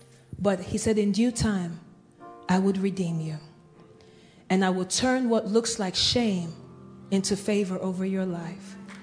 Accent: Nigeria; You see, as a Nigerian, the opinion of your family holds great weight.

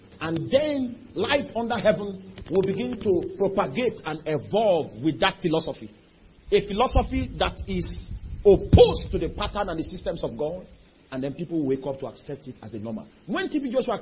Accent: Lagos, Nigeria; I'm from Lagos, I hope you know. That's where I'm. That's where I stay now.

